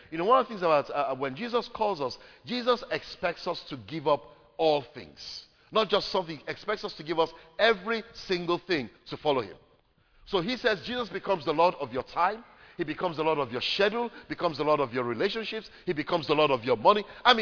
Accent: Nigeria; I was very privileged that when I grew up in Nigeria, I went to a primary secondary school

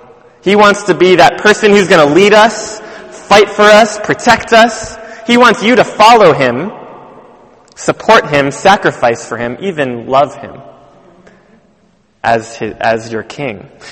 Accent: United States; So, a little secret, I'm American. Okay, I don't know if you could tell. Kings don't mean much to me in America. Okay, I didn't grow up with a king.

